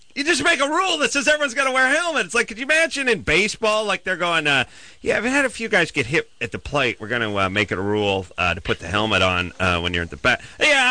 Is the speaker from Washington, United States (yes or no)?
no; North Hollywood, California, United States; I played football and baseball. I'm from North Hollywood.